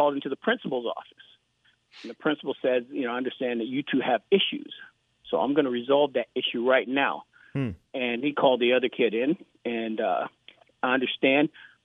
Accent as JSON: {"language": "English", "region": "Alabama", "country": "United States", "said": "I'm from Alabama."}